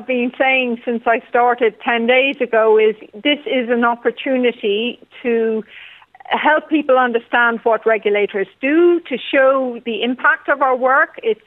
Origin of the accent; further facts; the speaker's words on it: Ireland; But it's been a wonderful journey as an Irish person. I'm very proud. I'm proud to be a woman. I'm proud to be Irish. I'm proud to be an Irish educated pharmacist.